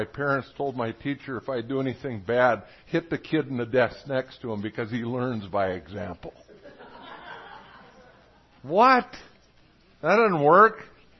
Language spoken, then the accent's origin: English; Midwest, United States; now in Arizona, United States; I'm a Midwesterner. My wife and I moved down here about 5-6 years ago.